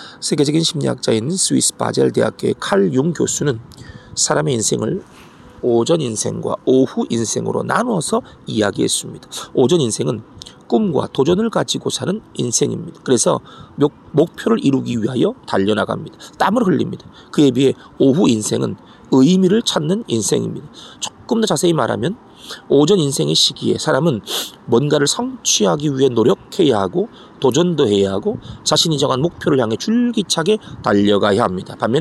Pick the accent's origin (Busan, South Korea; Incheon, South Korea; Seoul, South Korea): Seoul, South Korea; Mapo; 저도 어릴 적 살던 서울 마포에 있는 제 고향집을 생각해 보니까